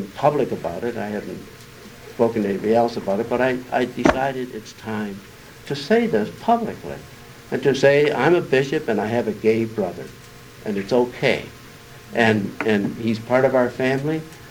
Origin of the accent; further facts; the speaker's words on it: Detroit, Michigan, United States; I've always been in Detroit. I grew up in Detroit